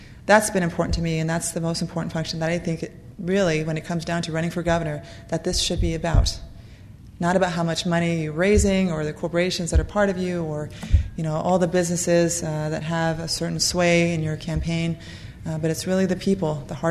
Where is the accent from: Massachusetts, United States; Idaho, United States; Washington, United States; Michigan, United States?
Idaho, United States; Pocatello; I'm a mother of two from North Idaho, businesswoman. I was born and raised all up and down the state. I grew up horseback riding in Pocatello